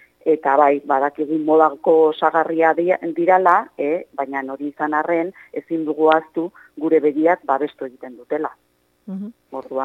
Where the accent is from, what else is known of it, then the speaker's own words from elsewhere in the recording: Irun, Basque Country, Spain; Ni ez naiz hemengoa, ez naiz berakoa, irundarra naiz. Hau da, pues, hiri pixka bat handiagoko ba, baina gero ikasten ere kanpoan egon naiz, Barcelonan